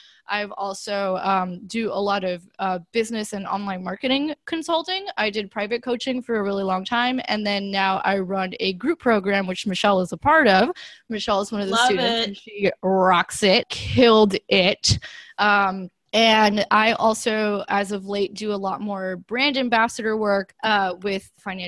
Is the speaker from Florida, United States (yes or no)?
yes; Miami, Florida, United States; my parents are immigrants and I grew up in Miami where, you know, we're all mostly people of color.